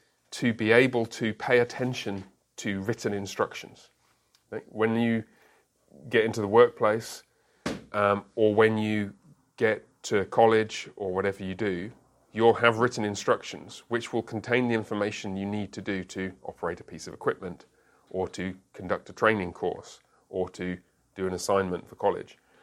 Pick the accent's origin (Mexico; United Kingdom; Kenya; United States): United Kingdom; Because I'm British.